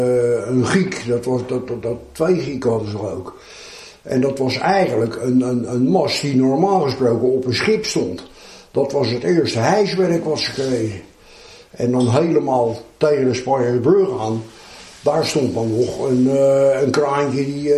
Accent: Leiderdorp, South Holland, Netherlands; Ik ben in Leiden geboren, maar ik heb de eerste levensjaren doorgebracht in Leiderdorp, in de Doeslaan.

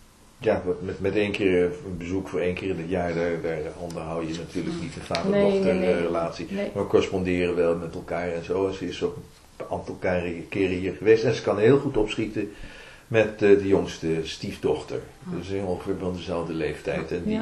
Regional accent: Leiden, South Holland, Netherlands; Want ik ben een Leidse jongen en.

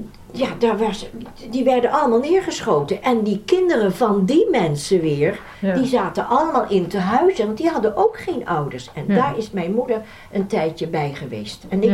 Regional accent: Netherlands; Ik kwam uit Holland.

